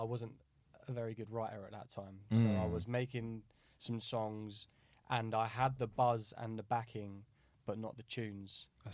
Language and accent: English; Brighton, South East England, United Kingdom; Yeah, I grew up in Brighton.